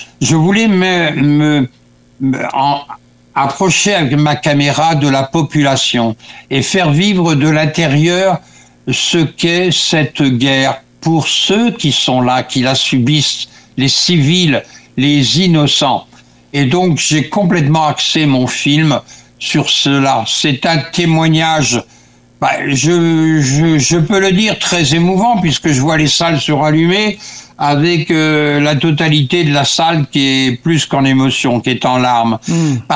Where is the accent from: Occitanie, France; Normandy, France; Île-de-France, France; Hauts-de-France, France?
Normandy, France; Moi, je suis normand d'origine